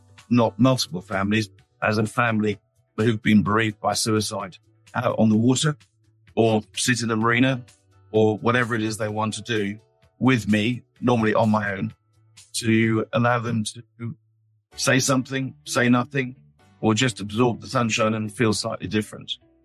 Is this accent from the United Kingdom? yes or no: yes; South West England, United Kingdom; I grew up on the Helford River and sailed since the age of four